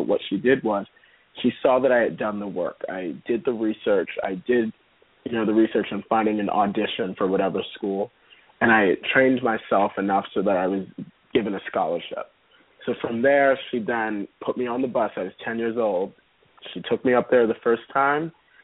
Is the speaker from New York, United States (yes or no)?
yes; New York City, New York, United States; especially where I grew up in East Harlem, you don't have very many young men saying